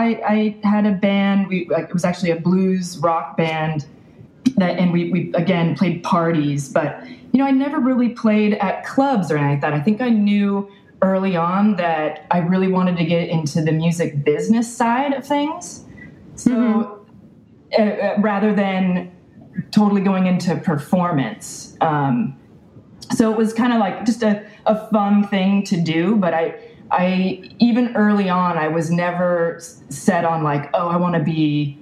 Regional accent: Los Angeles, California, United States; So I grew up in LA. Music was a big thing in our household.

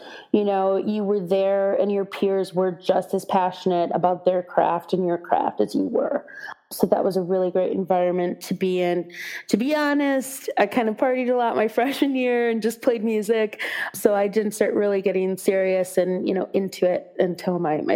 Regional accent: Wisconsin, United States; And I grew up in Wisconsin. They wanted me to, you know, go to the UW.

